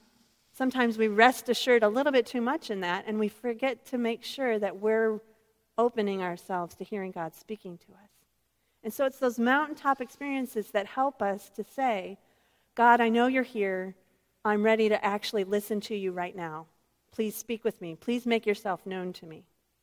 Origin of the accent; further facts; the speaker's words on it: Michigan, United States; I'm coming from Michigan. This is a huge thing for me to get out of Michigan